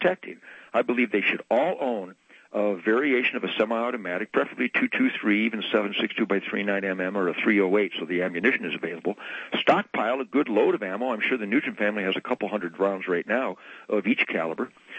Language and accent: English; United States; I'm a father and a husband. I'm a neighbor. I'm an American.